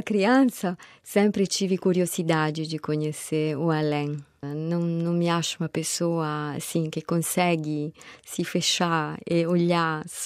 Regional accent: Italy; Portuguese is a second language; E eu sou de um vilarejo, não sou de Roma.

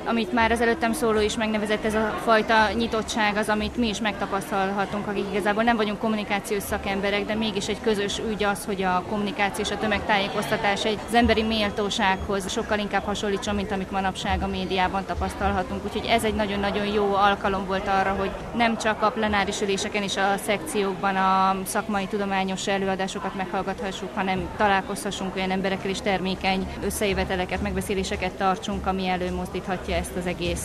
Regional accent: Piliscsaba, Pest, Hungary; vagyok, Pilis Csabáról

